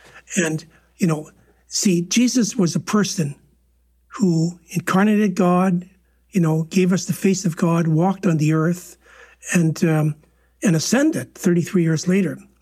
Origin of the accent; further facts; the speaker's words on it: Western Canada, Canada; now in United States; I grew up in Western Canada, and where I grew up, we only had Catholics and Protestants. Since I moved to Texas